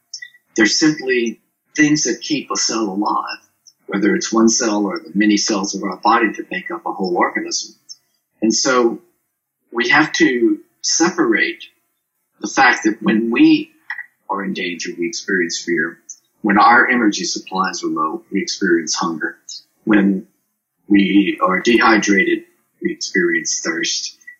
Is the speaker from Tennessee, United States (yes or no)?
no; Louisiana, United States; or I'm from Louisiana, so we say crawfish.